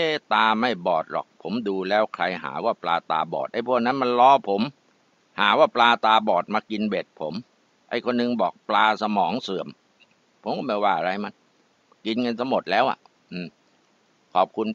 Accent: Taling Chan, Bangkok, Thailand; ที่คลองชักพระนี่แหละตลิ่งชันนี่แหละบ้านผมนะบ้านพ่อบ้านแม่ผมเกิดที่นั่นอยู่ที่นั่นโตที่นั่น

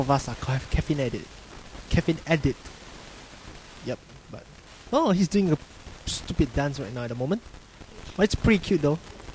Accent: Singapore; now in Australia; I'm from Singapore, and I'm currently doing my degree in Mechanical and Manufacturing Engineering in the University of South Australia.

